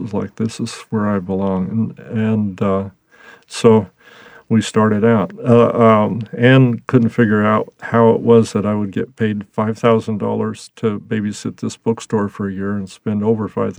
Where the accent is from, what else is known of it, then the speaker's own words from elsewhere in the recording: Nebraska, United States; I came from Nebraska, and so all that stuff was going overhead as far as I could tell.